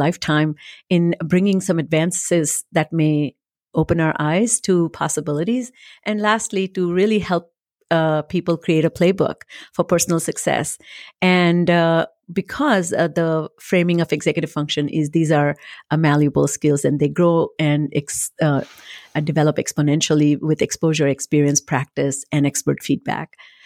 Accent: India; I came from India, never had seen a Christmas tree, never had a Christmas tree, did not know what ornaments were.

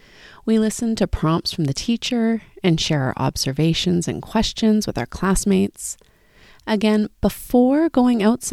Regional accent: Richmond, British Columbia, Canada; I grew up in Richmond, British Columbia, Canada, with my parents, older brother, and younger sister.

